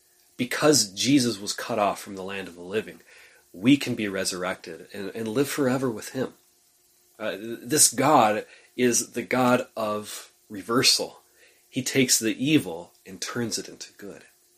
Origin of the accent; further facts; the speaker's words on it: Tioga, United States; as I went back home to my hometown of Tioga and I became the youth pastor there after Bible school